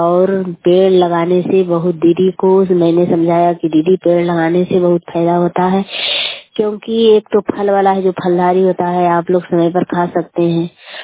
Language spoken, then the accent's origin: Hindi; India; घर डावर है, मैं सड़क पंचायत से हूँ, नारीगंज प्रखंड है।